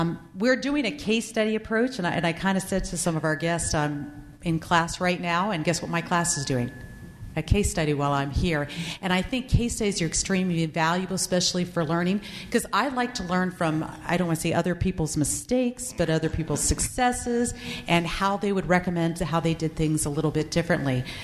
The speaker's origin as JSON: {"language": "English", "region": "Pennsylvania", "country": "United States", "lives_now": "Idaho, United States", "said": "We're from Pennsylvania, so just like most East Coasters, we had to actually look in the map to figure out where Idaho is"}